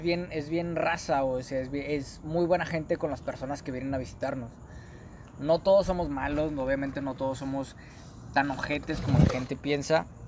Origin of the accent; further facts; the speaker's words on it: Mexico; Seguimos siendo compas, como decimos en Monterrey, compas. Seguimos siendo hermanos, seguimos siendo mexicanos.